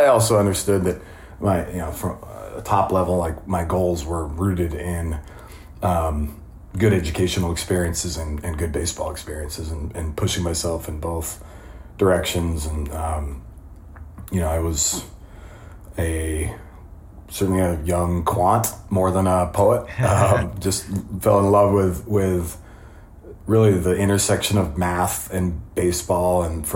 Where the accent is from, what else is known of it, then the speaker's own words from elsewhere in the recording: New Hampshire, United States; Growing up right in the thick of Red Sox Nation